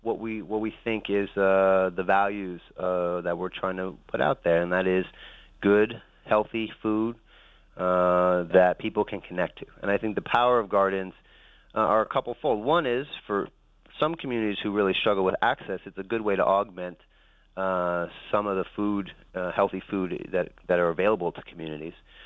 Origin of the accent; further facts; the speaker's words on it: Chicago, Illinois, United States; I'm from Chicago and was working with her back then when this was all nothing but more than a dream.